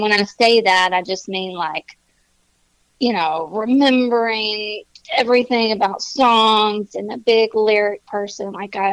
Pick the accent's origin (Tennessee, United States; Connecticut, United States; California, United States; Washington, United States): Tennessee, United States; Nashville; I mean, people say I'm from Nashville, I'm actually from there, so.